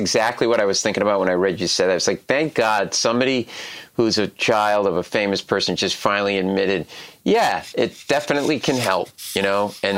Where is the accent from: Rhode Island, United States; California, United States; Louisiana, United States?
Rhode Island, United States; Providence; We grew up in Providence, Rhode Island.